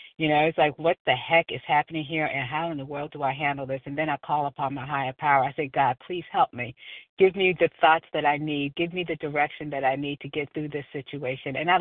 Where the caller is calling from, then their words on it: Georgia, United States; I'm calling from Georgia.